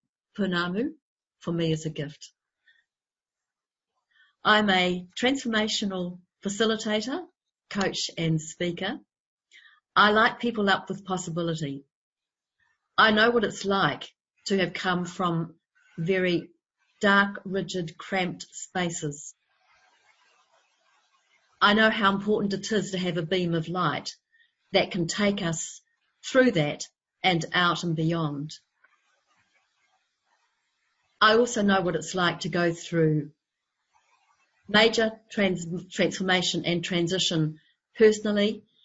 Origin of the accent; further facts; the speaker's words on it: New Zealand; from New Zealand. I live in the South Island, which is the larger island.